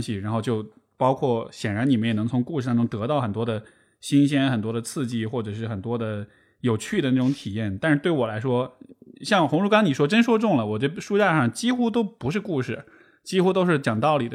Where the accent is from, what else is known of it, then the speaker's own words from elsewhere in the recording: Chengdu, Sichuan, China; Chinese is a second language; 普通话是一个，就是它是我第二语言吧